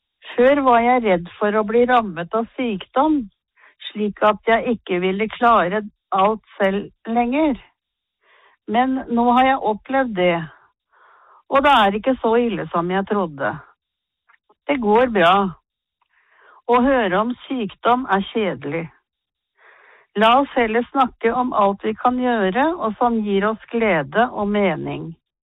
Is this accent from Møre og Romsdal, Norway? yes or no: no; Østfold, Norway; Jeg vokste opp i skogen i Indre Østfold. Derfor er jeg fremdeles glad i den naturen.